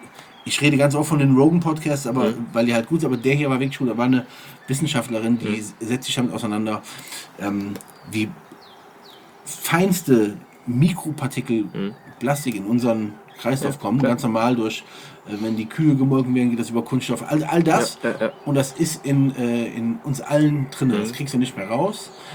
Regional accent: Eifel, Germany; als in meiner Heimat in der Eifel hat es mal einmal so stark geschneit

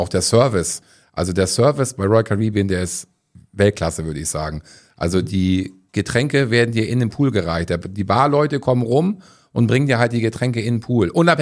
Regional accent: Kiel, Schleswig-Holstein, Germany; Ich komme ja nun aus Kiel und da sind auch einige Kreuzfahrtschiffe.

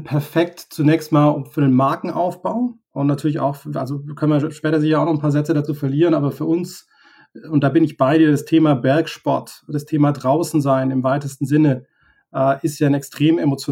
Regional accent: Tübingen, Baden-Württemberg, Germany; Man muss dazu sagen, wir kommen beide aus Süddeutschland, aus Tübingen.

